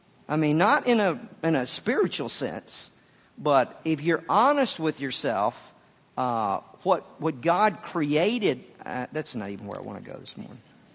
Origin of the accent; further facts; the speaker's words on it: the South, United States; I discovered, I grew up in the South.